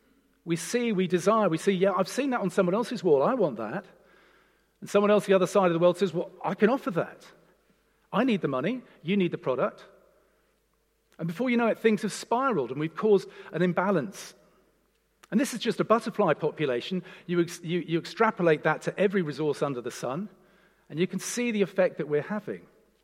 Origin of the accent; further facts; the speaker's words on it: Malaysia; also born or lived in Japan; I was born in Japan and raised in Malaysia.